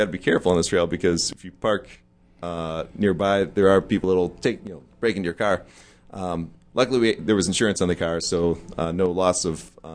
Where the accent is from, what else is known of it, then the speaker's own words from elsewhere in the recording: Hawaii, United States; I'm going to probably not pronounce this the way I should as a Hawaiian